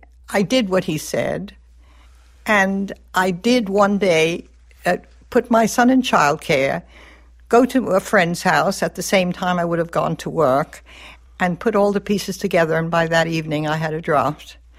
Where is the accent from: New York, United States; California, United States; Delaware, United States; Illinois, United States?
New York, United States; Brooklyn; born there; Okay, I was born in Brooklyn, New York in 1930. You know, I'm not 25 if I wrote 50 years ago. And I was a working-class Jewish family